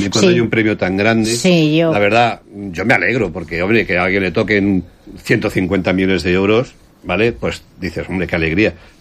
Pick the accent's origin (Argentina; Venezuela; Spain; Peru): Spain; Madrid, Community of Madrid; also born or lived in Brazil; Somos de Madrid y mi padre siempre quiso vivir en Benidorm.